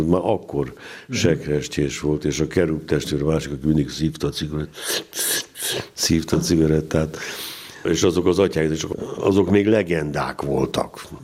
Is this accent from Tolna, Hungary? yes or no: no; Budapest, Hungary; Igen, 52-ben születtem, és akkor Pasaréten laktunk, és a Pasarét nekem az a templom.